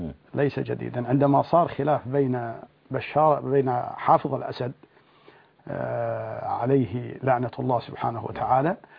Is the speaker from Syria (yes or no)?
yes; Syria; أن يزول الطاغية عندنا في سوريا قريبا،